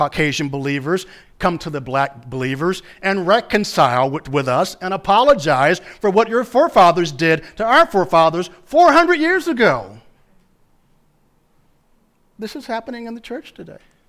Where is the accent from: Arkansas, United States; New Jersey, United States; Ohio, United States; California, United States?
Arkansas, United States; I'm from Arkansas, which means I'm country. And we have a saying in Arkansas